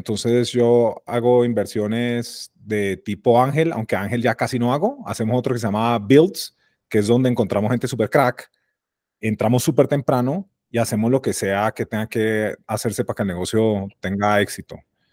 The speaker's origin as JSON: {"language": "Spanish", "town": "Cali", "region": "Valle del Cauca", "country": "Colombia", "said": "soy de Cali"}